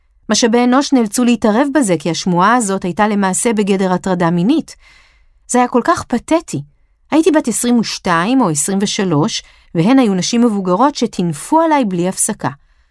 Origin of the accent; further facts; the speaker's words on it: Russia; now in United States; אני תמיד מציגה את עצמי כמהגרת. אני רוסייה שחיה באמריקה ומתנהגת כמו ישראלית.